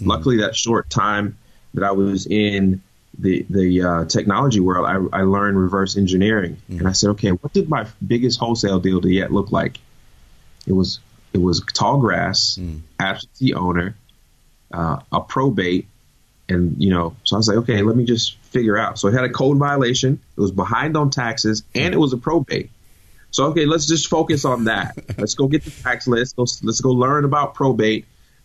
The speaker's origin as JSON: {"language": "English", "town": "Winston-Salem", "region": "North Carolina", "country": "United States", "tie": "born or raised there", "also_born_or_lived": "New York", "said": "So I went into a neighborhood we grew up in because we moved from New York into Winston-Salem, North Carolina. We moved to a neighborhood called Salem Woods."}